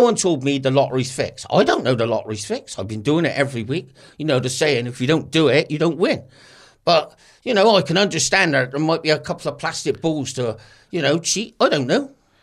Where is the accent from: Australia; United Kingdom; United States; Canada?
United Kingdom; Bristol, South West England; I was brought up in Noah West.